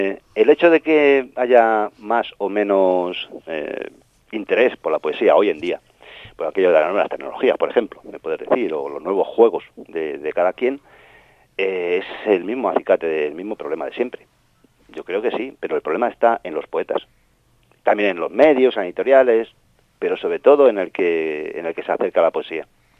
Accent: Nava de la Asunción, Castile and León, Spain; Luis Mari Gómez es de mi pueblo, Nada Asunción, que es el pueblo castellano de Gil de Viedma, el poeta.

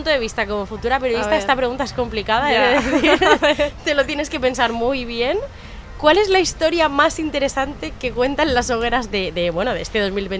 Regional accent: Valencian Community, Spain; yo soy valenciana

